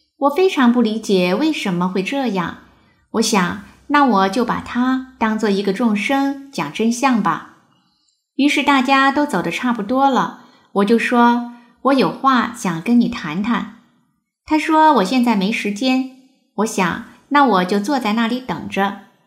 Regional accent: China; moved away; 我自己是从大陆过来的

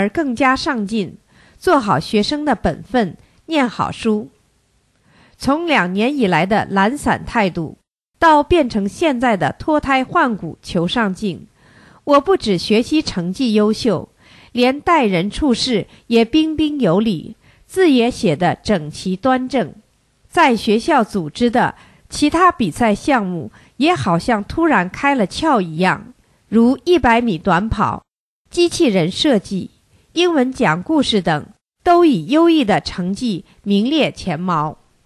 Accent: Penang, Malaysia; 我是来自槟城的大法小弟子，今年11岁。

